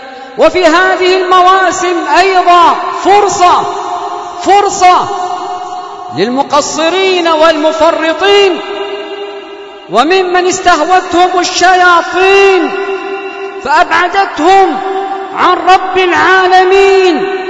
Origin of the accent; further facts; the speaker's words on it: Yemen; بلادنا اليمن